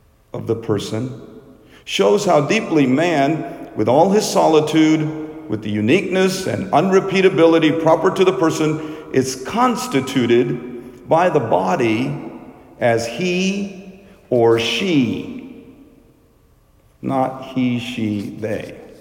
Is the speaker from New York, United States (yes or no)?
no; Little Rock, Arkansas, United States; when I was growing up in Little Rock, there was a Mexican restaurant called El Chico down the street.